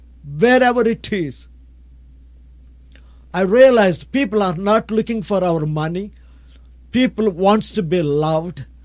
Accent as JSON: {"language": "English", "country": "India", "second_language": "English", "said": "I'm from India. I'm a pastor from India. And I'm visiting your country."}